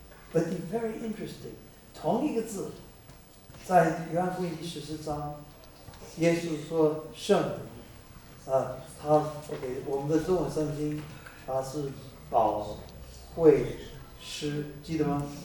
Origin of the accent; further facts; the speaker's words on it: Taiwan; accent: Taiwanese Mandarin; 不是鼓励之子，鼓励之子。对啊，我的台湾国语啊，了解吗